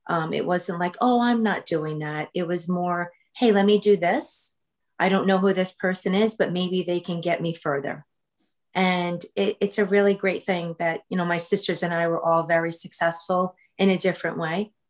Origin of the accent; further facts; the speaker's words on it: New York, United States; landed from Portugal to New Rochelle, which is actually a city in Westchester County. So born and raised in Westchester my entire life. And obviously I was a daughter of immigrants